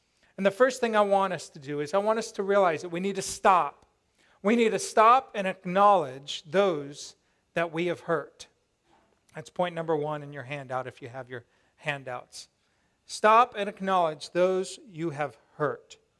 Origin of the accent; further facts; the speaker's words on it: Aurora, Colorado, United States; I grew up in Fox Ridge Farms, and this was this little trailer park in Aurora, Colorado.